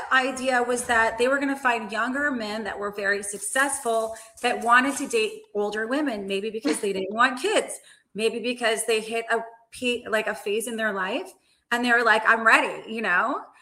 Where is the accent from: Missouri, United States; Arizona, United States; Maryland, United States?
Maryland, United States; We're both from Maryland.